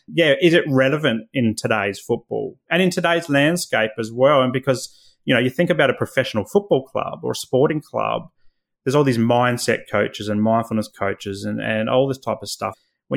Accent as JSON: {"language": "English", "town": "Adelaide", "region": "South Australia", "country": "Australia", "tie": "born or raised there", "said": "growing up in Adelaide, Adelaide is an AFL town. It's Australian rules football town."}